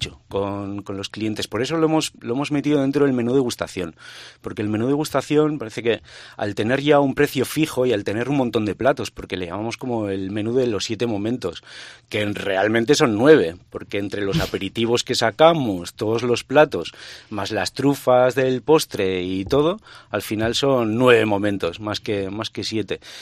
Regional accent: Basque Country, Spain; yo soy vasco

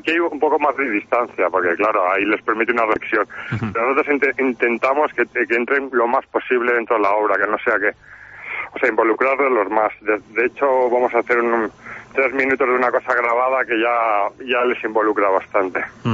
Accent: Soria, Castile and León, Spain; born there; Yo soy nacido en Soria y también familiar de Soria.

